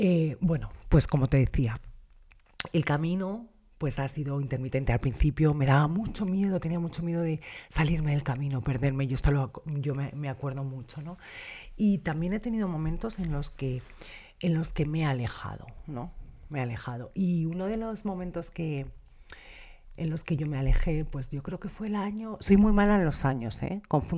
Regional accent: Madrid, Community of Madrid, Spain; born there; moved away as an adult; decidí que había acabado un ciclo en Madrid, Yo nací en Madrid

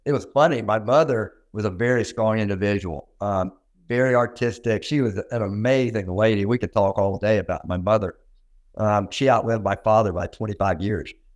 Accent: Little Rock, Arkansas, United States; I grew up in a dental family. I grew up in Little Rock, Arkansas, and my father was a dentist who practiced in Little Rock.

